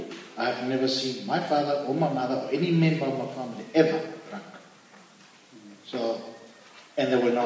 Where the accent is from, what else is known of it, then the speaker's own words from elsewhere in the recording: Argentina; I'm from South America, Argentina. I grew up around wine.